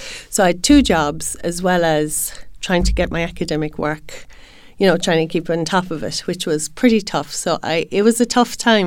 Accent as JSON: {"language": "English", "country": "Ireland", "moved": "as an adult", "said": "I'm coming from Ireland. I'm only going to England."}